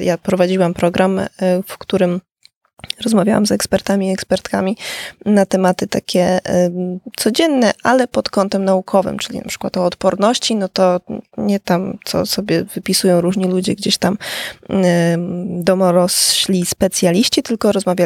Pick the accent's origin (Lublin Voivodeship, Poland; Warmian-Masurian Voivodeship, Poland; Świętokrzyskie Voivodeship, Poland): Świętokrzyskie Voivodeship, Poland; Skarżysko-Kamienna; Pozdrawiam serdecznie, bo jestem ze Skarżyska Kamiennej.